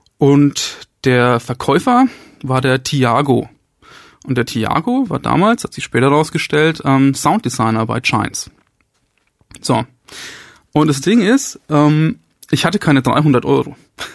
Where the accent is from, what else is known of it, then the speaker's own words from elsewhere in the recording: Bamberg, Bavaria, Germany; Ich komme aus Bamberg.